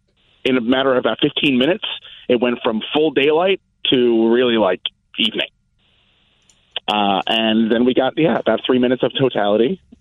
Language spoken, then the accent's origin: English; New Jersey, United States; I'm actually from Bergen County, New Jersey, not from Connecticut.